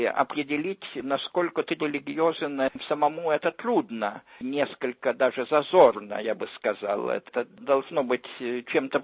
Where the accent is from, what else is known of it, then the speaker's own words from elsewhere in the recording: Lithuania; first language Lithuanian; Russian is a second language; О литовцах, это мой родной язык